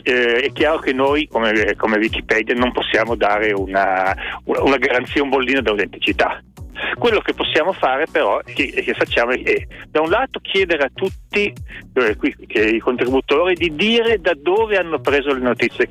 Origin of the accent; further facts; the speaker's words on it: Turin, Piedmont, Italy; born there; Io sono nato a Torino, si sente ancora.